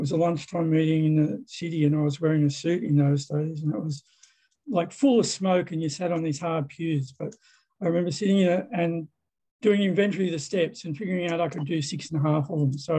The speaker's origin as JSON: {"language": "English", "town": "Sydney", "region": "New South Wales", "country": "Australia", "said": "I'm an alcoholic from Sydney, Australia. I also like to identify as a recovering Catholic and a committed atheist"}